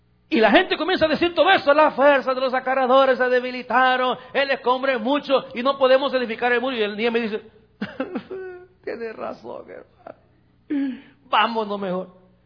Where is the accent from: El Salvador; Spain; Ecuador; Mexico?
El Salvador; now in United States; hace muchísimos años, muchos años atrás, estábamos en mi país, en El Salvador, y mi mamá se vino para Estados Unidos.